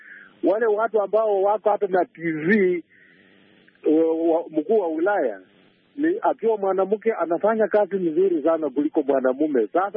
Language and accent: Swahili; Sango, Bungoma County, Kenya; natoka mahali panaitwa Sango ya Malakizi, kaunti ya Bungoma.